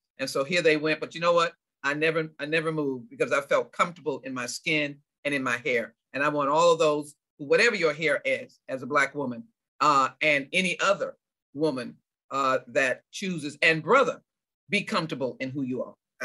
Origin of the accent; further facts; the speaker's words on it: United States; accent: American; I could tell I was, you know, an American in terms of my accent.